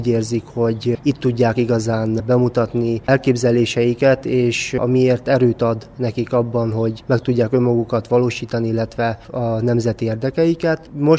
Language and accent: Hungarian; Transylvania, Romania; mi az, amit mi elvárunk felelős vezetőinktől, mint erdélyi fiatalok.